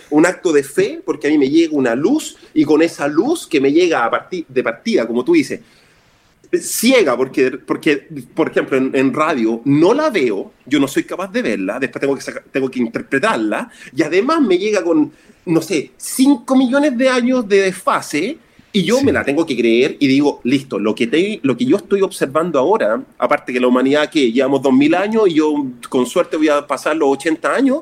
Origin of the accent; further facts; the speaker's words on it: Chile; por otro lado soy un chileno